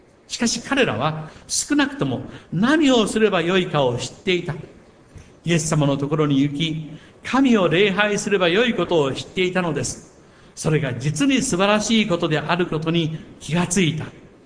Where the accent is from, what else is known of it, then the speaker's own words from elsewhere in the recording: Kochi, Japan; 私の同郷の高知県出身の大先輩